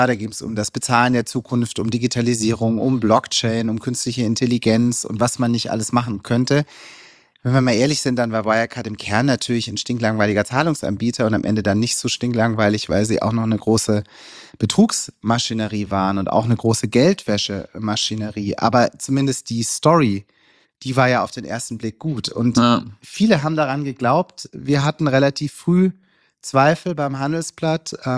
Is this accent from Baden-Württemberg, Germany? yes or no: yes; Ludwigsburg, Baden-Württemberg, Germany; ich bin im Marienhospital geboren in Stuttgart. Ich bin dann aufgewachsen, erst in Rudesheim, dann in Ludwigsburg vor allem. Das ist so im Speckgürtel von Stuttgart, eine ganz schöne Barockstadt.